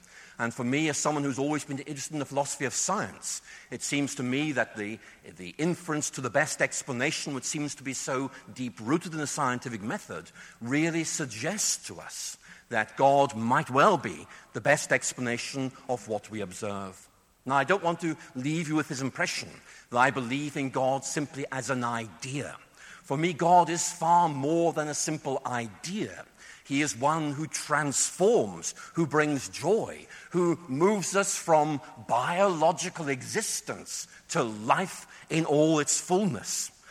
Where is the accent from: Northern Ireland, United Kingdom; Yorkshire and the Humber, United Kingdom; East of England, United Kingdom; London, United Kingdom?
Northern Ireland, United Kingdom; Because when I was young, growing up in Northern Ireland, I was an atheist.